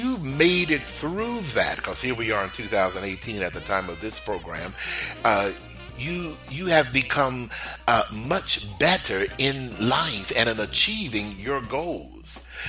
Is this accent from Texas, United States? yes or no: yes; Texas, United States; See, I'm originally from Texas. Everybody know that.